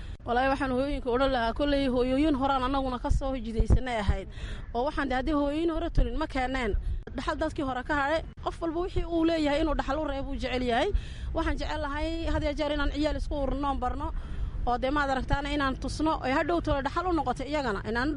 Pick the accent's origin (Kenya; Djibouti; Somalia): Djibouti; Ali Sabieh